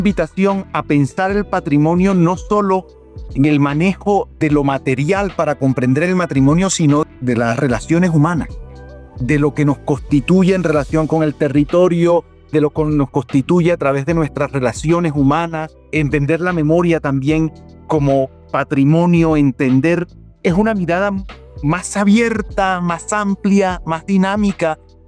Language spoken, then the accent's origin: Spanish; San Jacinto, Bolívar, Colombia; Yo soy del Caribe, de la zona de los Montes de María, de los Montes de María la Alta. Para los oyentes, hay Montes de María la Baja, Montes de María la Alta, la zona de San Jacinto Bolívar.